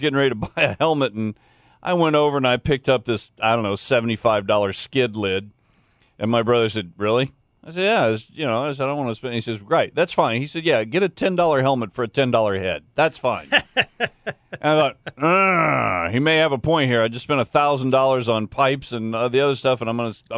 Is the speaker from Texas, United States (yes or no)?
no; Florida, United States; Terry Jones got arrested yesterday in my home state or my home area of Polk County, Florida.